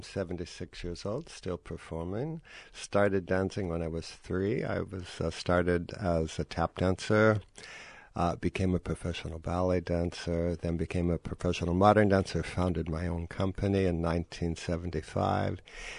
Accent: Salt Lake City, Utah, United States; I grew up in Salt Lake City, and we saw a film, and there was Fred Astaire tap dancing.

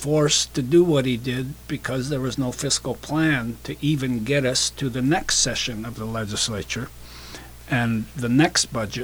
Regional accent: Alaska, United States; born and raised in Alaska, it's a southeastern community. I'm southeastern

